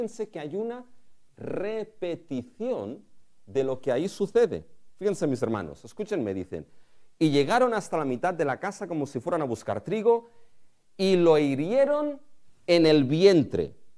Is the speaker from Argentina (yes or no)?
no; Spain; Somos de España.